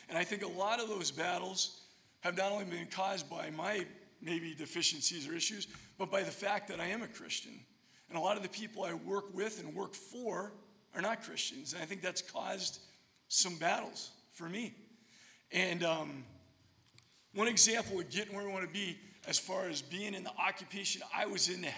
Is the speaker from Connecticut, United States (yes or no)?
no; New Hampshire, United States; I can count on less than one hand how many people I've met from my home state of New Hampshire.